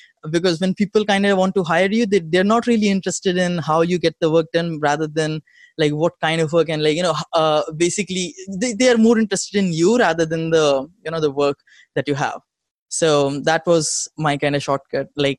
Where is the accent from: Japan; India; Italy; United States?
India; English is a second language; Okay, so I'm from India, currently living in New Delhi.